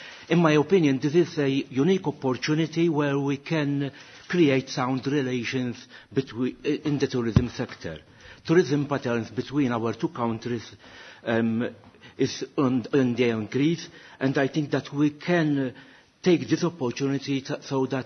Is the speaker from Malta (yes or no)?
yes; Gozo, Malta; I come from Gozo, as the chairman has just said. In Gozo we have 14 local councils.